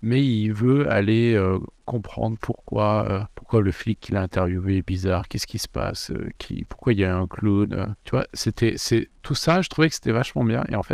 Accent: France; parce qu'en tant que Français, tu écoutes ça

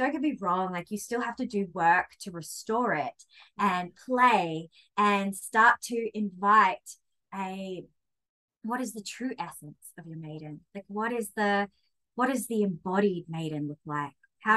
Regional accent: Australia; I am a swearer. I am Australian

